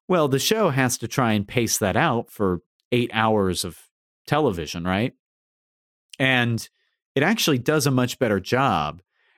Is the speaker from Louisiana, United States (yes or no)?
no; Louisville, Kentucky, United States; And I grew up in Louisville. Skyline was around.